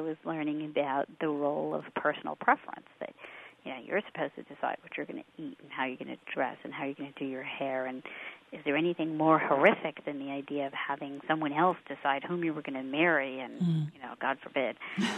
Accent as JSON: {"language": "English", "country": "United States", "tie": "born or raised there", "said": "because I was the daughter of Sikh parents, and I was growing up in the United States."}